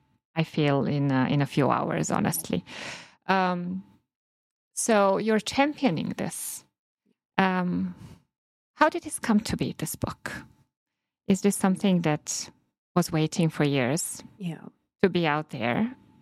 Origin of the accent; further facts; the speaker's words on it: Serbia; first language Serbian; English is a second language; For instance, in Serbian, which is my mother tongue, there is a saying